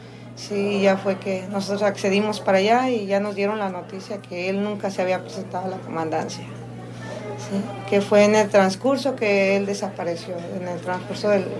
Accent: Guerrero, Mexico; moved away as an adult; Yo vengo del estado de Guerrero. Pues lo que me trajo aquí es que en mi estado está muy peligroso.

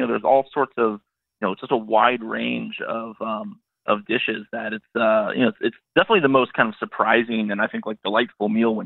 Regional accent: Ohio, United States; now in New York, United States; So I'm based in New York. The Extra Crispy team is in Manhattan. Okay. Originally, I'm from Ohio.

